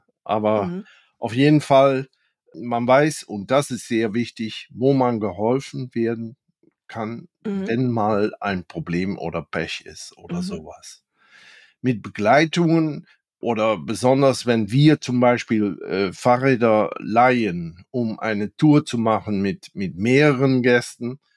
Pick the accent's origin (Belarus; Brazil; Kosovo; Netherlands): Netherlands; ich muss ganz ehrlich zugeben, als Holländer, in Deutschland überlegt man manchmal etwas länger